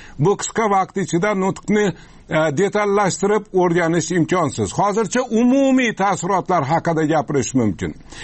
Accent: Osh, Osh Region, Kyrgyzstan; O'shda bo'ldim, o'shda. O'shda tug'ilib o'sgan yurtimda bo'ldim.

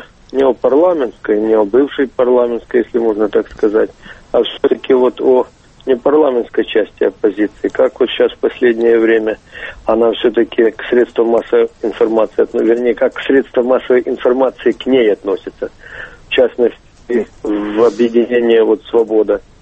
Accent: Ukraine; now in Moscow, Russia; я украинец, звоню из Москвы.

